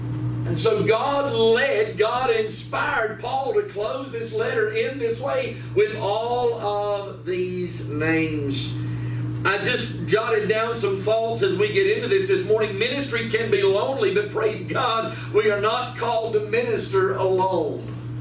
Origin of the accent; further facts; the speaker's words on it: Southern United States, United States; I was born and raised in the Bible Belt. I'm from the South, and church is on every corner.